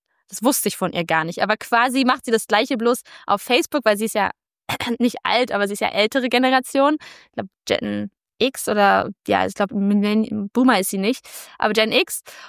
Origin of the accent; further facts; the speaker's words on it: Germany; irgendwann lange Zeit abgelehnt habe, Deutsche zu sein. Auch bis heute eher sage ich, bin Europäerin als Deutsche.